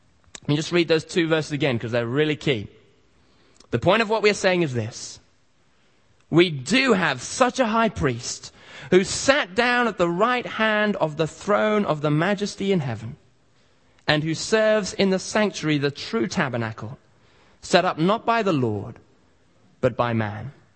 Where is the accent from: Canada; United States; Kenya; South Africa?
Kenya; when I grew up in Africa, in Kenya, we never used to take chocolate